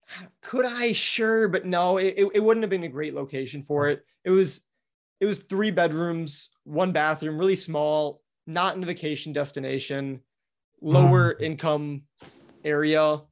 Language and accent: English; Wisconsin, United States; now in Florida, United States; And I'm in Florida. So I grew up in Wisconsin. So it's not like it's some random state that I've never heard of before.